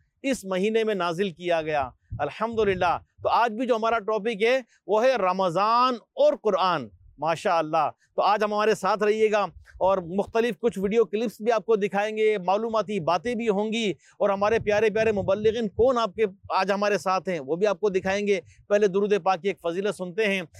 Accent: Hyderabad, Sindh, Pakistan; born there; میری پیدائش حیدرآباد کی میں اسی شہر میں دعوت اسلامی کے ماحول میں آیا

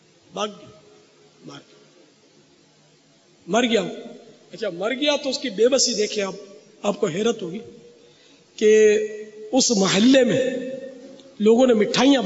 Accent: Karachi, Sindh, Pakistan; born there; میں تو پیدائشی پاکستانی ہوں, باب المدینہ میرا مولد ہے, میرا پیدائشی وطن باب المدینہ ہے.

